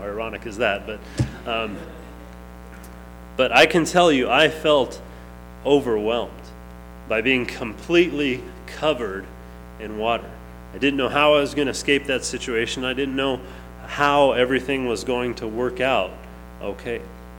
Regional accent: Long Beach, California, United States; but I grew up in Long Beach, and as the name would suggest, there's lots of beaches in Long Beach, and it was a blessing to grow up there.

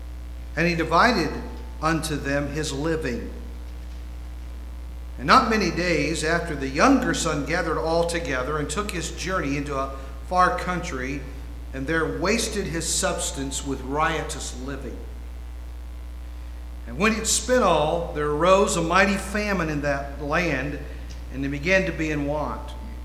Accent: West Virginia, United States; Sorry, I'm from West Virginia. You know, what can I say? So, we speak West Virginian, you know. I know two languages, English and West Virginian.

